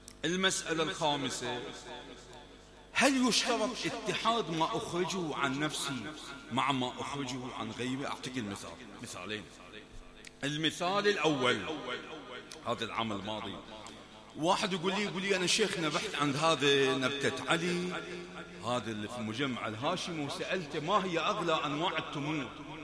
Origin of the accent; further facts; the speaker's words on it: Bahrain; احنا عندنا في البحرين أصناف أربعة